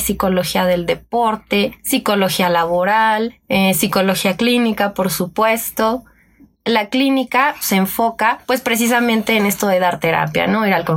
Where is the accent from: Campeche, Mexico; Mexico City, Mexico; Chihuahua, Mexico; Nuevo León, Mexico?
Mexico City, Mexico; soy aquí de la Ciudad de México. Mi formación profesional soy psicóloga, estudié en la Universidad del Valle de México, pero en Guadalajara, estuve viviendo allá un par de años.